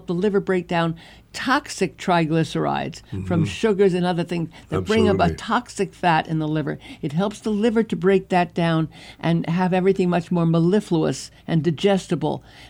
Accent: Brooklyn, New York, United States; You know, I grew up in Brooklyn.

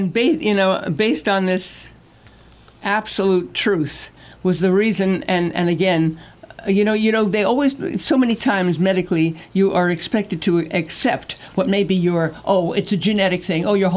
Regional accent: New York, United States; maybe because I was brought up in New York and you were brought up in Iowa and everything else.

